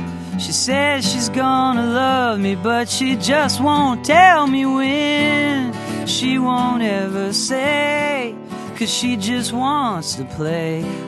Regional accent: Greenville, Texas, United States; And the house I grew up in Greenville, Texas, was on a big highway.

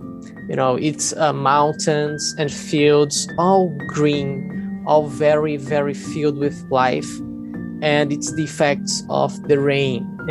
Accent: Brazil; I am from Brazil.

